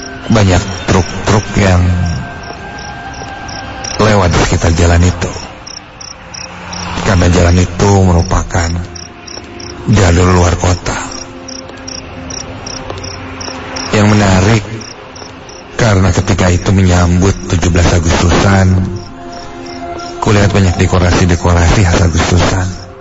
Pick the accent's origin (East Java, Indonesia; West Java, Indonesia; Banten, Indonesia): West Java, Indonesia; Garut; now in Bandung, Indonesia; Sebenarnya asalku dari Garut. Di Bandung aku tinggal ngekos di dekat perusahaanku itu. Keluargaku semua berada di Garut.